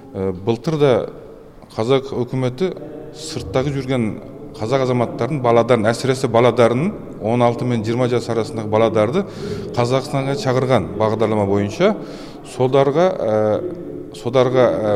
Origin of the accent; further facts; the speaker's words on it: Turkey; moved away as an adult; now in Austria; Біздің туған жеріміз Түркия. Бала кезімізде де түрк оқуына бардық, түрк тілімен түрк оқуына бастадық.